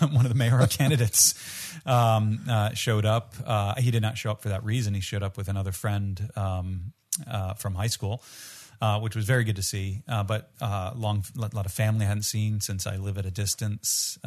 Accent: Northeast, United States; I'm from the Northeast. I do not live in the Northeast.

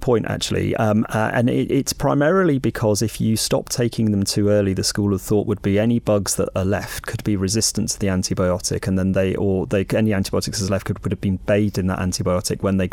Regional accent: South West England, United Kingdom; I was raised by war generation parents and grandparents, and actually growing up in Cornwall, my, you know, you finish your food, you finish everyone else's food, you never leave anything to waste.

